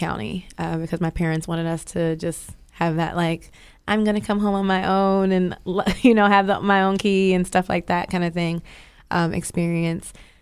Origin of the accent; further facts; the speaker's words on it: Baltimore, Maryland, United States; So those are the things that I remember a lot from growing up in Baltimore.